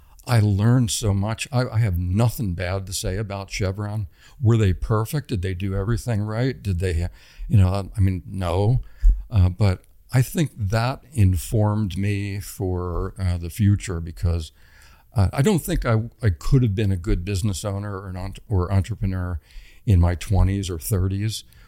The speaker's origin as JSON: {"language": "English", "town": "West Chester", "region": "Pennsylvania", "country": "United States", "tie": "born or raised there", "said": "Westchester, Pennsylvania."}